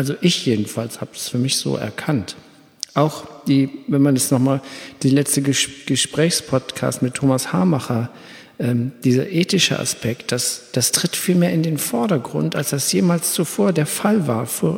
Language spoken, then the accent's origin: German; Germany; ich wohne ja hier am Rhein, ich bin auch am Rhein groß geworden